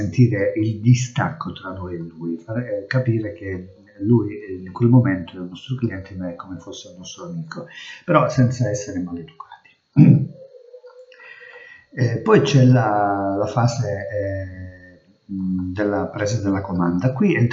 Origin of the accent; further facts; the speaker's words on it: Calabria, Italy; accent: Calabrian; marcando il nostro accento calabrese, visto che noi siamo calabresi